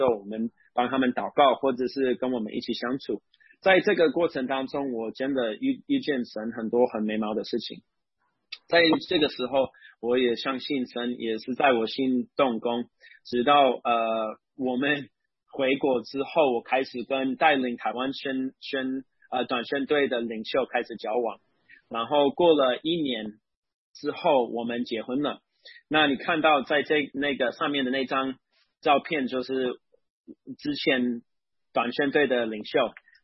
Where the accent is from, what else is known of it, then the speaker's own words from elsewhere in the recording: Minnesota, United States; Chinese is a second language; now in Taiwan; 因为我是美国人，我在美国长大，在明尼苏达州长大。